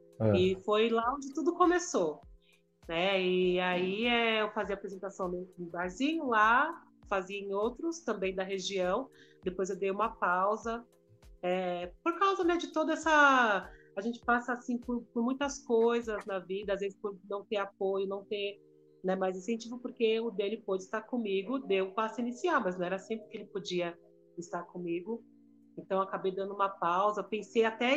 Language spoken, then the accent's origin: Portuguese; Guarulhos, São Paulo, Brazil; sou de Guarulhos, do bairro de Bom Sucesso.